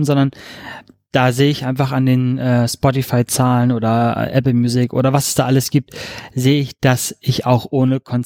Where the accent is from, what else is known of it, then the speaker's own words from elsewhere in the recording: Stuttgart, Baden-Württemberg, Germany; Kommen wir eigentlich aus Stuttgart.